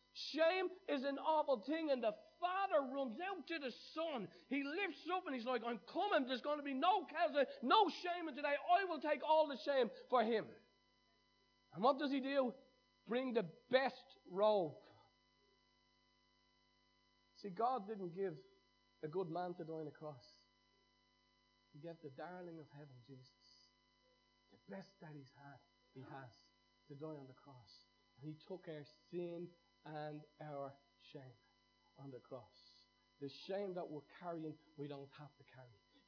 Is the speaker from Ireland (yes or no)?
yes; Ireland; I'm Irish.